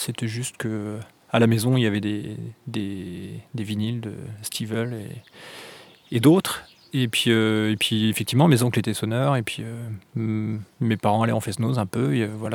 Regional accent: Pleumeur, Brittany, France; born there; Ouais, voilà, Pleumeur, Morbihan à côté de Lorient, ouais.

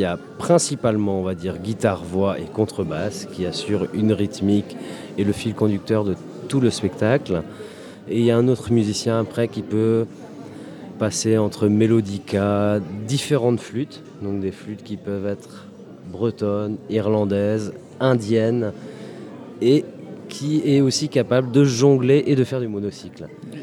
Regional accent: Brittany, France; on joue à Landivisio, donc vraiment par chez moi, dans le Far West de la Bretagne.

